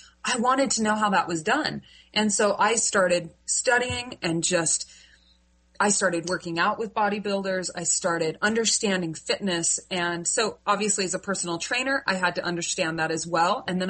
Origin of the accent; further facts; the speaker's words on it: Utah, United States; I grew up in Utah. Yep.